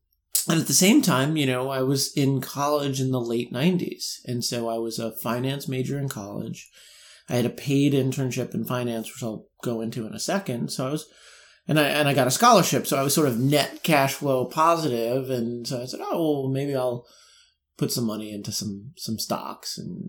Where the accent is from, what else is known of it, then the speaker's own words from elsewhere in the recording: Brooklyn, New York, United States; Sure. So I grew up in New York. Mm-hmm. I grew up in Bensonhurst out in Brooklyn.